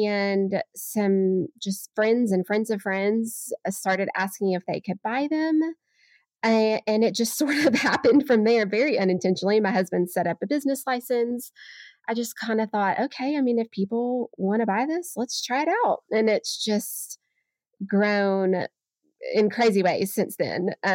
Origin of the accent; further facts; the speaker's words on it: Arkansas, United States; I'm from Arkansas, and Razorbacks are a big deal here because they're about all we have.